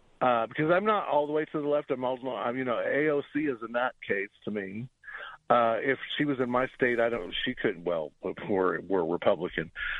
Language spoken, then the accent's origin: English; United States; they say on the show, and there's some things I just don't agree with, but that's okay. That's why we're American.